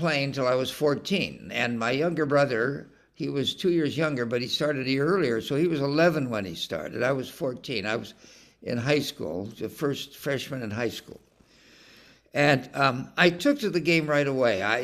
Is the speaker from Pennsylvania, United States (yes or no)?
no; Salinas, California, United States; And I was lucky growing up in Salinas, California, and it was 20 minutes away from Pebble Beach.